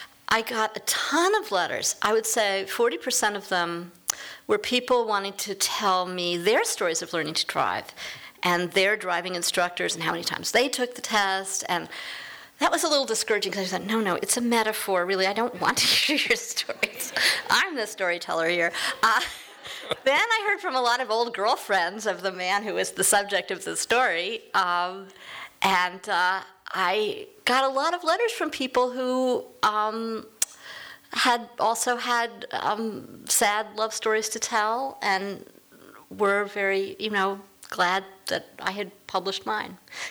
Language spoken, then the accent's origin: English; New York, United States; Well, I grew up in New York. That's been my excuse all along. You don't learn to drive when you're 15 or 16, mostly